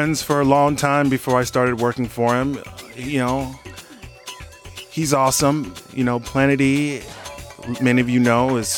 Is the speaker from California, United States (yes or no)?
yes; California, United States; I grew up in Southern California, so SST, you know, that kind of thing.